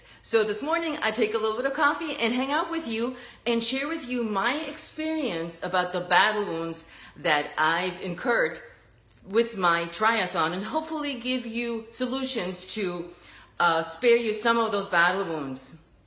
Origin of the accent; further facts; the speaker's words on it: Germany; accent: German; English is a second language; because I know with my German accent, sometimes it sounds a little bit different